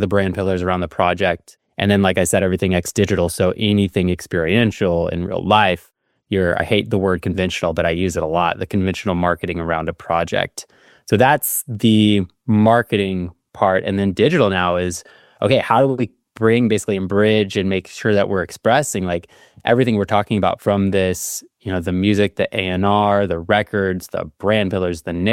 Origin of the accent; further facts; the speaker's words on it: Dallas, Texas, United States; So I grew up one in Dallas, went to school up in Boston at Berklee College of Music, did jazz guitar there.